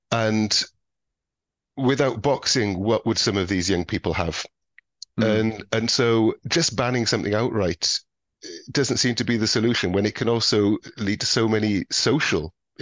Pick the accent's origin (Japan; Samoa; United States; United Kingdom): United Kingdom; Wales; being Welsh